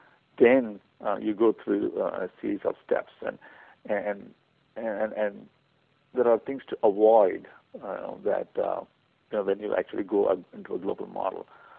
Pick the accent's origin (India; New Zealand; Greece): India; English is a second language; moved away as an adult; now in United States; And yes, I am originally from India, but really I've been here now for the past 20-plus years.